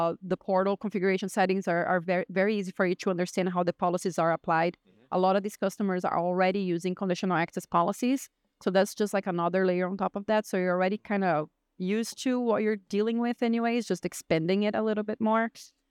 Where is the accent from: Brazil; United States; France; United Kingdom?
Brazil; first language Portuguese; English is a second language; You know, I am from Brazil. Portuguese is my native language. By the time I was 14, I could speak English and Spanish fluently already.